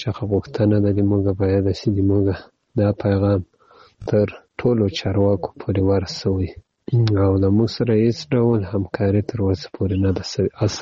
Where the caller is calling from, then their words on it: Ghazni, Afghanistan; also born or lived in Pakistan; زه د غزنی دی ولایت دیاک دی ولسوالی څخه تاسو ته پیغام پرېږدم.